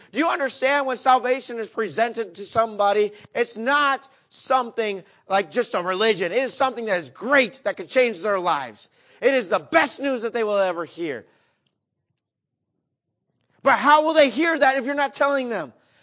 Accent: United States; I love being an American.

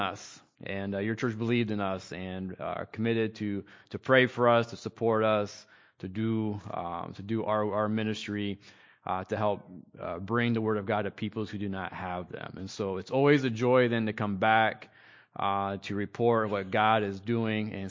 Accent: Lima, Ohio, United States; And we're from Lyme, Ohio, just down the road.

